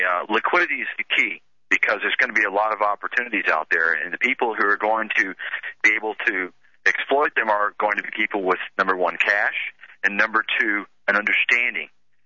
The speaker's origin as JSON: {"language": "English", "country": "United States", "said": "I did it first and foremost as an American."}